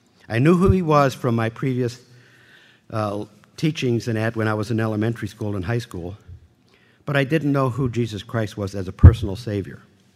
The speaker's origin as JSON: {"language": "English", "town": "Buffalo", "region": "New York", "country": "United States", "tie": "born there", "said": "I was born in Buffalo, New York, in a Catholic family. It was a Ukrainian Catholic family, what we would call the Greek order."}